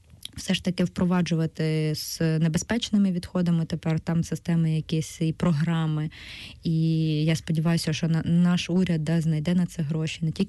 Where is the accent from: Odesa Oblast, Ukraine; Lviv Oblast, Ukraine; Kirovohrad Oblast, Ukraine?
Kirovohrad Oblast, Ukraine; Ви знаєте, що я сама з Кіровоградщини, і коли живеш в уранових шахтах, і в тебе є радіація в організмі, ти коли виїжджаєш в нормальне місто, тобі погано без радіації